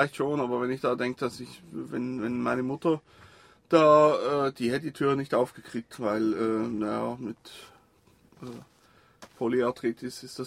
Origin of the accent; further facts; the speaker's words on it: Switzerland; Ich bin Schweizer, ich darf Ambiance sagen.